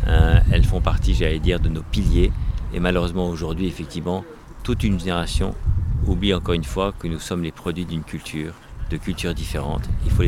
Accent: Normandy, France; born or raised there

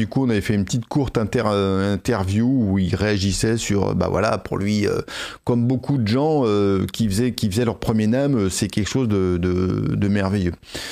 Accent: Paris, Île-de-France, France; born there; accent: French; je suis né ici à Paris, et j'ai l'impression que par réaction, j'ai un peu cultivé mon accent français.

